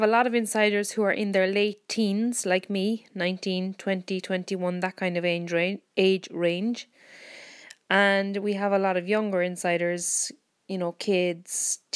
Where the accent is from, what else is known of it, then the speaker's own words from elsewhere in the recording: Ireland; Yes, we're everywhere. We're from Ireland.